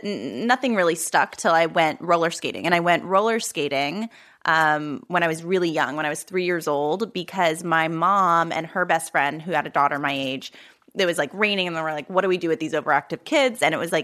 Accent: New Jersey, United States; And my dad got a good job. And then I grew up in South Jersey.

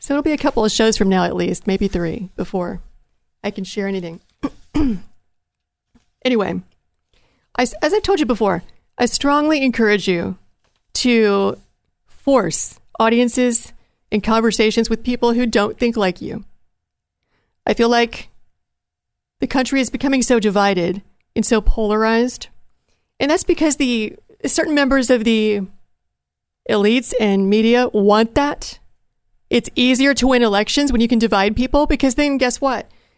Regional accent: Ohio, United States; I'm from the Rust Belt of Ohio. I'm from the steel mills, coal mines, railroading towns of Ohio.

